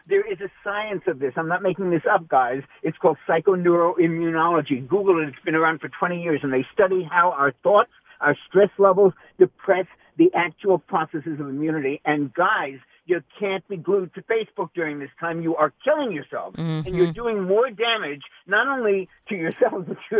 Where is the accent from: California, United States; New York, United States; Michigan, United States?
New York, United States; New York City; I'm sorry. I'm a New Yorker. I lived there 50 years. I have the right to say.